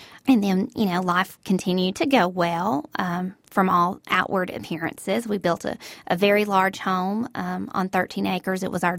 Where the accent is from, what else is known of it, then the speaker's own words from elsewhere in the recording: the South, United States; I grew up in the South, which many of you now know as you've heard my voice, in a Christian home